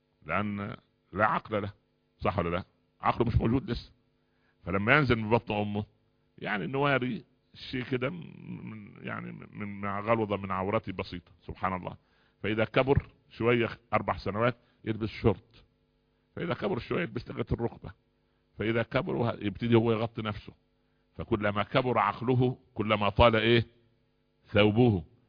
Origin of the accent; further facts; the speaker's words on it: Egypt; كان البنت عندنا في مصر كان على اساس انها دولة عريقة الحضارة